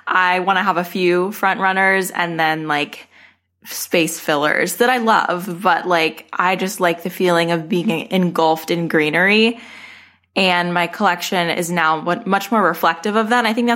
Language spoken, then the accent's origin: English; Arizona, United States; well, I'm from Arizona. My collection started in Arizona